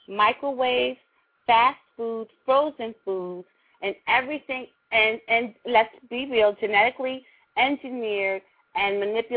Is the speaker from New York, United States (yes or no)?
yes; Brooklyn, New York, United States; now in Philadelphia, United States; I am. I'm from Brooklyn, New York.